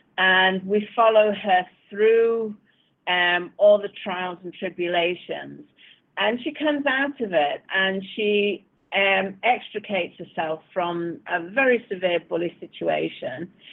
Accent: Manchester, North West England, United Kingdom; I'm a writer. I'm from Manchester, England.

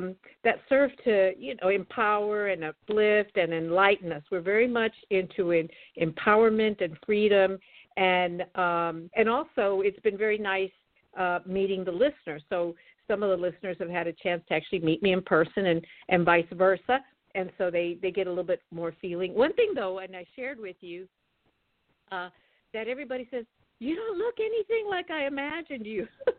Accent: Chicago, Illinois, United States; So when I tell him about growing up in Chicago

